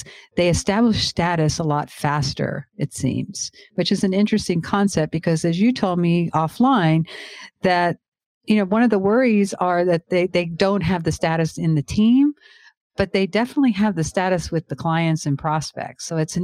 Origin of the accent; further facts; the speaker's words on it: Iowa, United States; there are pockets and communities within the United States where, like, I'm from Iowa.